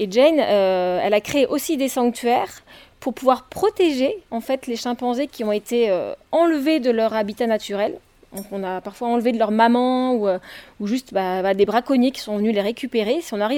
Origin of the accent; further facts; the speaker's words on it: Bègles, Nouvelle-Aquitaine, France; Et moi je suis de Bègle, donc j'habite pas très très loin.